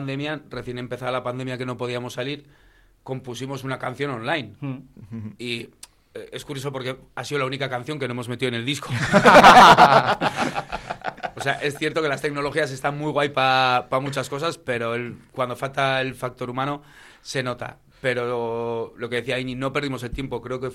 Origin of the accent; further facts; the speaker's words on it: Pamplona, Navarre, Spain; Nosotros, por ejemplo, somos de Pamplona, y Pamplona es un público más tímido.